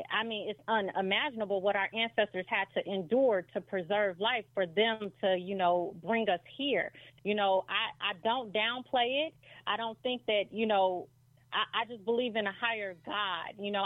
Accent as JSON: {"language": "English", "town": "Chicago", "region": "Illinois", "country": "United States", "lives_now": "Milwaukee, United States", "said": "I am from Chicago. I currently live in Milwaukee"}